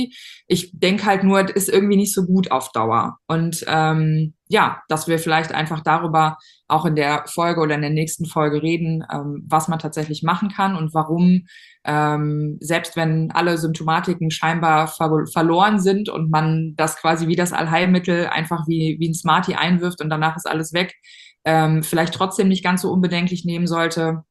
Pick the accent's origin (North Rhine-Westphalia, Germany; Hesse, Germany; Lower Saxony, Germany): North Rhine-Westphalia, Germany; Ich komme aus der Nähe von Köln, Bonn, da so die NRW-Ecke.